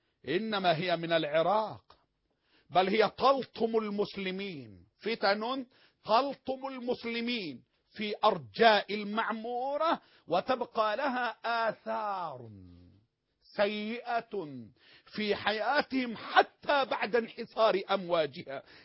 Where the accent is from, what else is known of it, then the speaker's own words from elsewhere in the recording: Egypt; أنا مسلم مصري